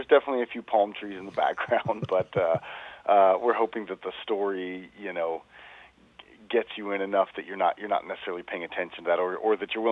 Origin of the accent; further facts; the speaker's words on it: Pacific Northwest, United States; I grew up in the Northwest, like you mentioned